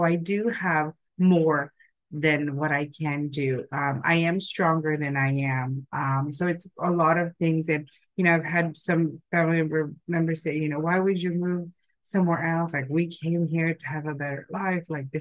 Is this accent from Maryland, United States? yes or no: no; California, United States; also born or lived in Philippines; now in Sydney, Australia; I do reside in Sydney, but I am born in the Philippines, and I grew up in California.